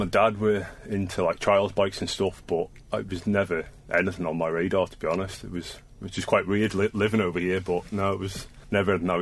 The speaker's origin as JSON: {"language": "English", "country": "Isle of Man", "said": "I'm 36 from the Isle of Man."}